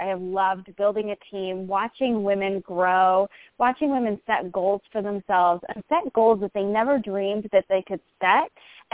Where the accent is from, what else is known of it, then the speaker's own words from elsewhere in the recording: Ohio, United States; I am from Ohio, so I'm a Midwest girl.